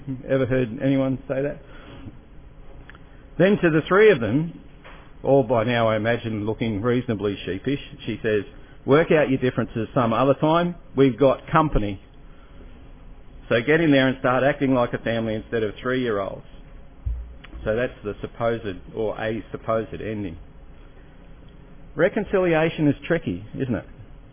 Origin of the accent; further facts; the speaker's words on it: Parramatta, New South Wales, Australia; also born or lived in Brisbane; I grew up in Parramatta, I lived in Brisbane, and then now I've been down here about 7 years.